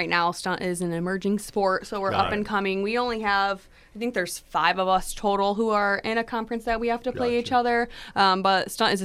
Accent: Onsted, Michigan, United States; So I'm from Onsted.

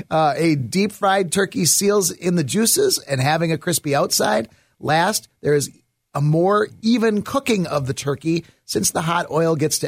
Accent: Butler, United States; our last sprinkler saves come from my former fire department in my hometown.

